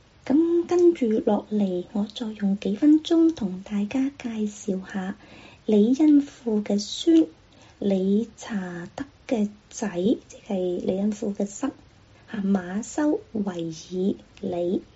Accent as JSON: {"language": "Chinese", "region": "Guangdong", "country": "China", "said": "就是我们广东人说叫做塞"}